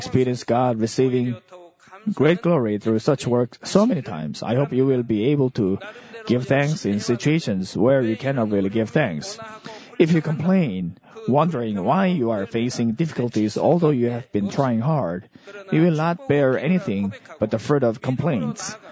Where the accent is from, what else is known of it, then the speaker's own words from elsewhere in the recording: Muan, South Jeolla, South Korea; When I was attending a seminary college in Muan, my hometown